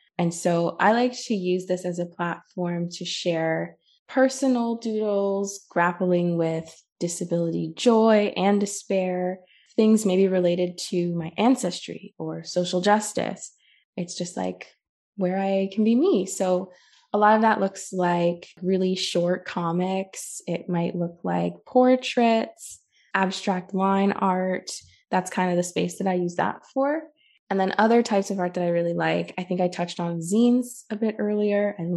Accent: Brantford, Ontario, Canada; in my hometown of Brantford, Brant, and Six Nations

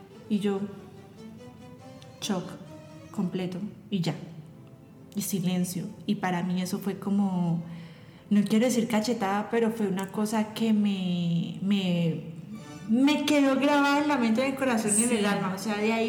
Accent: Bucaramanga, Santander, Colombia; Yo vivía, pues soy santandereana, soy bumanguesa, vivía en Bucaramanga. Entonces, pues Bucaramanga es una ciudad chiqui.

